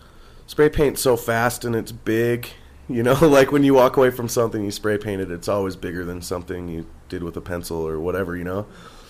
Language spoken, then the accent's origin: English; Salt Lake City, Utah, United States; So I grew up in Salt Lake in Holiday area. Right by Wasatch Junior High School, in that hood, my whole life.